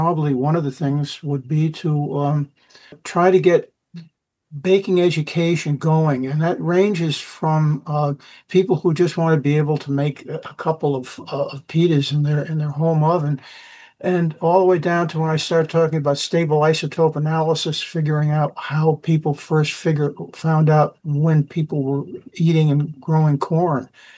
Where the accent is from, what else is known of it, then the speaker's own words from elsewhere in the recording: Albany, New York, United States; When I was a kid growing up in Albany, if you went to a German bakery, they were speaking German and so forth.